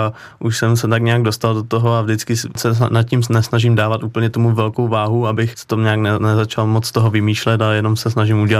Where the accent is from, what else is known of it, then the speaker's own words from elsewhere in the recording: Přerov, Olomouc Region, Czechia; proto tam je napsaný, že jsem z Přerova